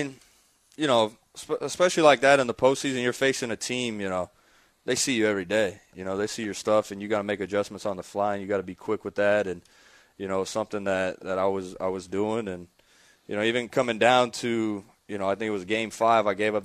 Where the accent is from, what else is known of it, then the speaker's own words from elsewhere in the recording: Santa Ana, United States; I'm from Santa Ana.